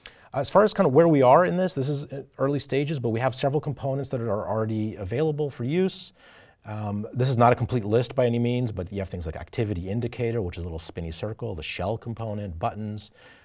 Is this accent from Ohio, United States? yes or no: no; Boston, Massachusetts, United States; Hey, Boston, this is my hometown.